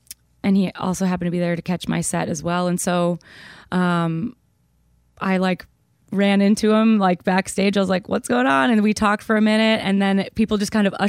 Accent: Minnesota, United States; and I'm from Minnesota, so it's my home stadium.

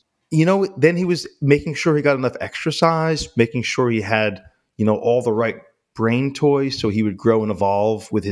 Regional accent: New York City, New York, United States; So I grew up in New York City

